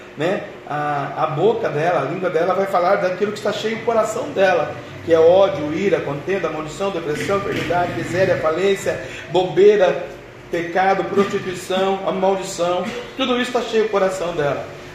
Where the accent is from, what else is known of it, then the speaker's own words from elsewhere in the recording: Jussara, Brazil; Minha mãe me ensinava, eu sou muito pobre. Nasci e cresci no Jussara